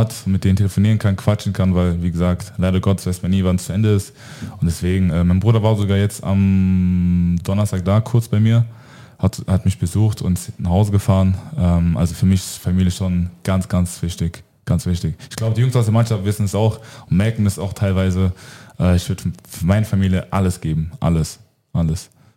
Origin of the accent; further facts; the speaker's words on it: Mainz, Rhineland-Palatinate, Germany; ich bin aus Mainz und nebendran ist Frankfurt, Wiesbaden, ja, schon alles mega groß.